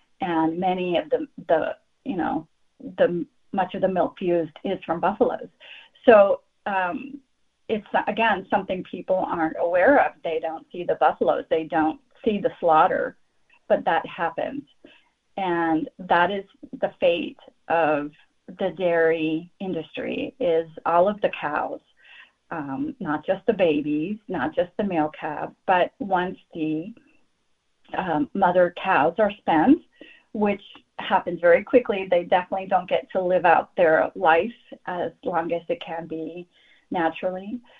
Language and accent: English; United States; I'm an Indian who has grown up in the U.S.